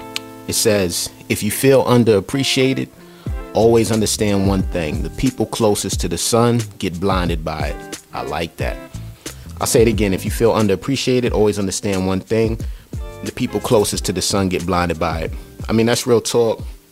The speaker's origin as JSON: {"language": "English", "town": "Queens", "region": "New York", "country": "United States", "tie": "born or raised there", "said": "Born and raised in Queens, New York, so I love lyrics."}